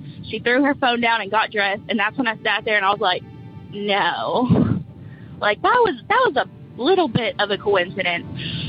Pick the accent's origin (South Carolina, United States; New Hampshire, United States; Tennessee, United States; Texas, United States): Tennessee, United States; Munford; I'm from Munford, Tennessee.